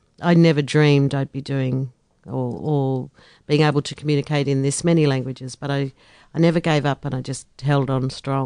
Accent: Northern Territory, Australia; I am from the Northern Territory. My country is Yanyuwa, which is in the Gulf of Carpentaria, and also Wadamangarindji, which is the west side of towards Western

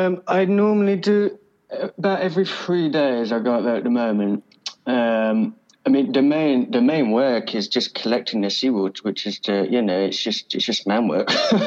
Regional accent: Brighton, South East England, United Kingdom; Well, I grew up in Brighton, which is in South England, which is on the coast as well.

